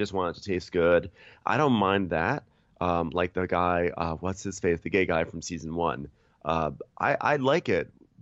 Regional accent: Long Island, New York, United States; when I grew up in Long Island, we always had chewy goat after on our scampi nights.

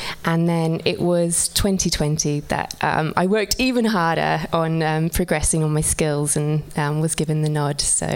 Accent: Australia; moved away as an adult; now in United Kingdom; I moved over from Australia in 2016 and sort of started from scratch. Didn't know anyone over here.

